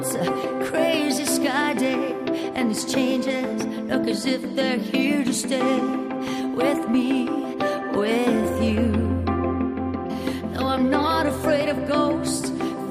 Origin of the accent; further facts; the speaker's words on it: Canada; I'm from Canada, and I am super happy to be here with you today.